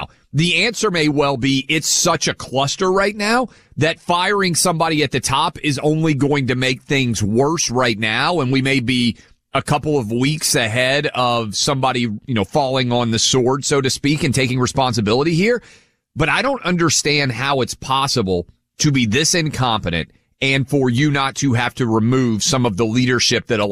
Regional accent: United States; As an American, we were so bad at forecasting.

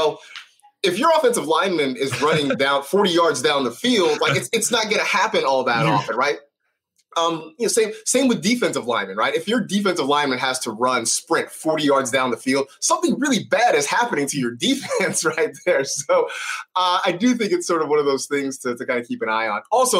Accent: California, United States; growing up in the Bay Area and being a 49ers fan

